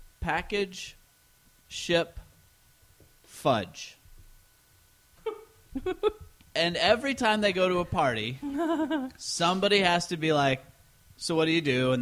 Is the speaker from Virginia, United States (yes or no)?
no; Shelton, Washington, United States; also born or lived in San Jose; I was born in San Jose, California, but I mostly grew up in Shelton, Washington.